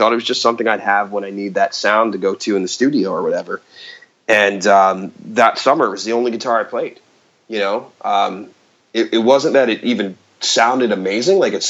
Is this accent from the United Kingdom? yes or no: no; New Jersey, United States; I live in central New Jersey. A lot of people in my area say I'm from New York, but I like to rep Jersey.